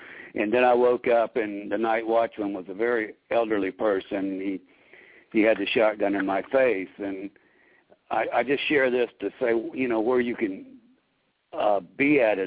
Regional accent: Fort Myers, Florida, United States; but this time I just went to my hometown of Fort Myers

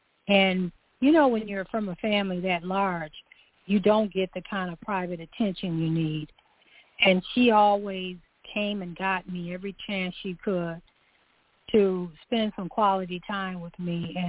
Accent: Chicago, Illinois, United States; I was a teenager in the 60s. So I was in Chicago growing up on the South Side after the riots

